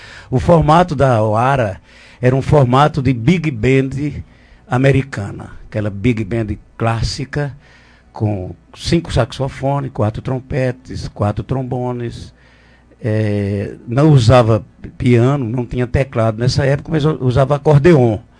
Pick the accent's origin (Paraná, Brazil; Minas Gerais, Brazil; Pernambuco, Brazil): Pernambuco, Brazil; Carnaíba; also born or lived in Arcoverde; porque eu saí de Carnaíba, antes de ir para São Paulo, eu rodei também por aqui.